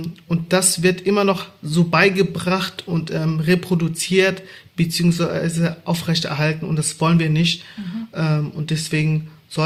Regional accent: Baden-Württemberg, Germany; Ich bin in Baden-Württemberg groß geworden

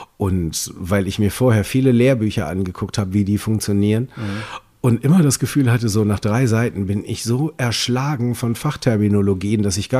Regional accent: Schleswig-Holstein, Germany; also born or lived in Hamburg; Also Hamburg wird immer bleiben, aber ich bin Schleswig-Holsteiner.

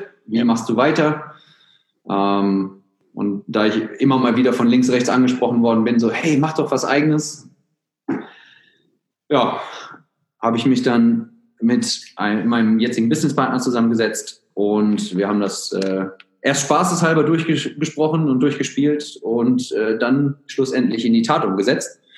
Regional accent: Germany; born there; auch wenn viele denken, dass ich Amerikaner bin, ich bin gebürtiger Deutscher sogar. Bin allerdings von einem Engländer adoptiert worden

